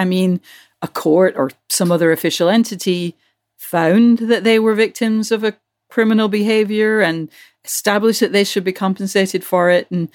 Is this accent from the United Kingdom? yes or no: yes; United Kingdom; moved away; when I was growing up in Britain